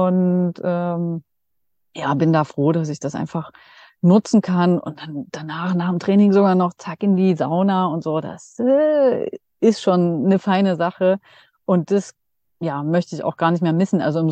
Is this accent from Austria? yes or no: no; Dresden, Saxony, Germany; Ich bin jetzt gerade noch in Dresden und bin dann aber wieder unterwegs, also in Dresden, weil das hier meine Heimat ist.